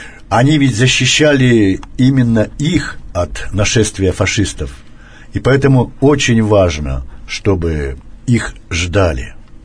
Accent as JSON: {"language": "Russian", "town": "Yekaterinburg", "region": "Sverdlovsk Oblast", "country": "Russia", "tie": "born there", "said": "Ну, моя родина, я родился на Уктусе в Турчермете, то есть сейчас Чкаловский район города Екатеринбурга. А мои предки, они, в общем-то, ну, выходцы из Подмосковья."}